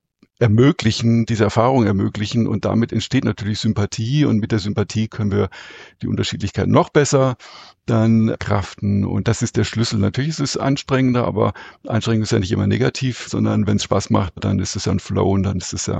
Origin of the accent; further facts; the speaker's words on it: Altensteig, Baden-Württemberg, Germany; also born or lived in Rhineland; Ich bin geboren im Rheinland, ne, unter sehr extrovertierten und freundlichen und humorvollen, optimistischen Menschen und dann von meinen Eltern in den Schwarzwald, in das schöne Städtchen Altensteig, verschleppt worden, in Anführungszeichen.